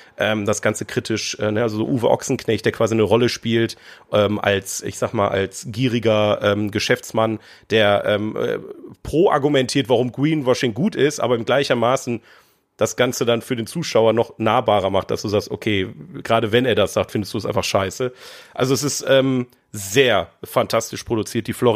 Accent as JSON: {"language": "German", "region": "North Rhine-Westphalia", "country": "Germany", "said": "wir kommen aus dem Ruhrgebiet"}